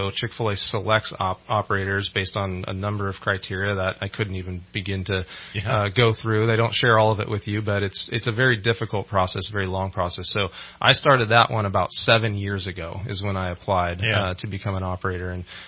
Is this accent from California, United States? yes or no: yes; Citrus Heights, California, United States; also born or lived in Carmichael / Folsom; So I was born in Carmichael, grew up in Citrus Heights, and then moved to an area called Folsom. So just all kind of suburbs of Sacramento.